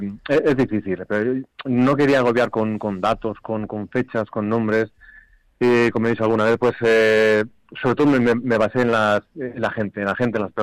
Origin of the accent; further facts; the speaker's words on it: Navalcarnero, Community of Madrid, Spain; No, yo soy de Navalcarnero